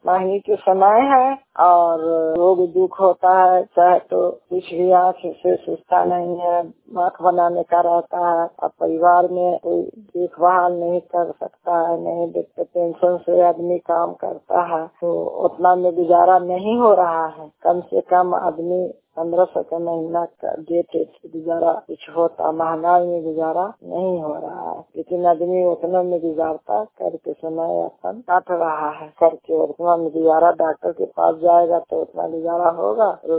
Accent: Chhotki Bhausi, Bihar, India; छोटकी भौसी के रहने वाले हैं, थाना हिलसा है, जिला नालंदा के निवासी हूँ। शंकर जीविका स्वयं सहायता समूह का सचिव हूँ, गायत्री जीविका ग्राम संगठन का सदस्य हूँ।

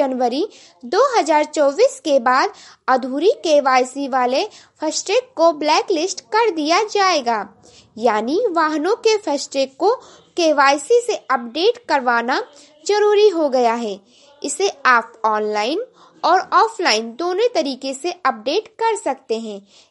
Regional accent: Uttar Pradesh, India; और मैं गोंडा जिले से हूँ।

